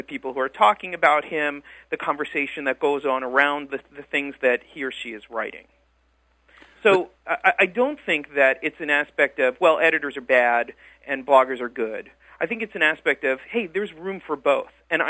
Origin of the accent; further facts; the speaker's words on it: New York, United States; I'm from Long Island.